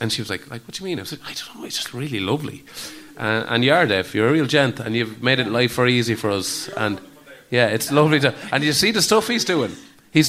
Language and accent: English; Mullingar, Leinster, Ireland; now in Greystones, Ireland; as much as I love Greystones, I am from Mullingar, and it is my home, and I miss it, and I love it. But I feel very at ease here.